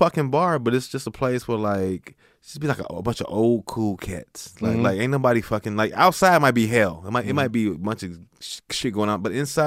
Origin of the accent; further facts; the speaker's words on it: South Holland, Illinois, United States; I'm from South Holland, which is a suburb of Chicago, but one of the last neighborhoods I lived in was in Woodlawn